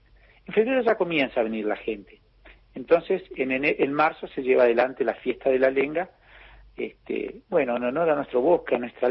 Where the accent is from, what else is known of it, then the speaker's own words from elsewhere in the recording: Río Turbio, Santa Cruz, Argentina; te voy a llevar para que vos conozcas la historia de mi pueblo, por qué somos, por qué estamos en Río Turbio nosotros.